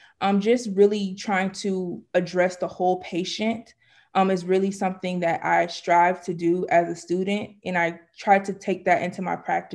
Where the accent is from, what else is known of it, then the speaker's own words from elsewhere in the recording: Miami, Florida, United States; I am from Miami, Florida, and my journey to pharmacy started when I was in high school.